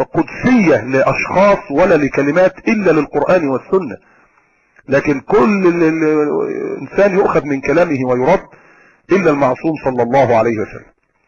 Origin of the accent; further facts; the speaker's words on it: Alexandria, Alexandria Governorate, Egypt; انا من اسكندرية وتربيت في اسكندرية